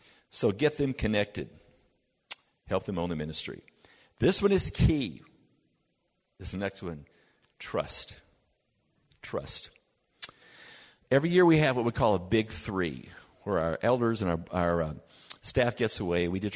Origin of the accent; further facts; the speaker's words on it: United States; moved away as an adult; now in Canada; Now, I ran into something as an American coming to Canada.